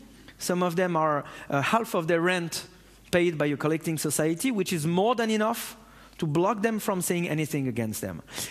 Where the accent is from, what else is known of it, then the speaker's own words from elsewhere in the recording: France; English is a second language; I come from France.